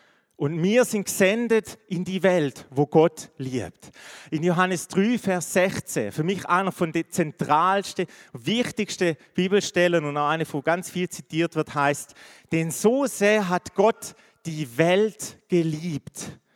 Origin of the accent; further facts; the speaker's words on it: Switzerland; das ist als Schweizer schon schwierig genug oder als Muttersprachler.